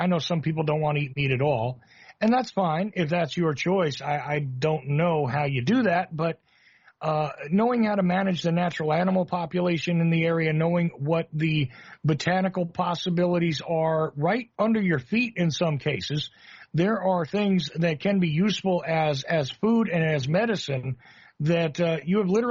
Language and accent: English; Northeast, United States; now in Macon, United States; It's not where I grew up, but I grew up in the Northeast, New York, New Jersey area